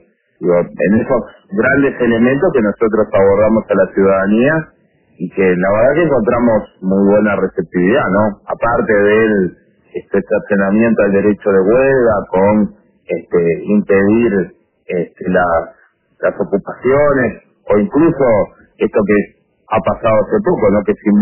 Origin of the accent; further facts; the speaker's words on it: Uruguay; nuestra vida como pueblo uruguayo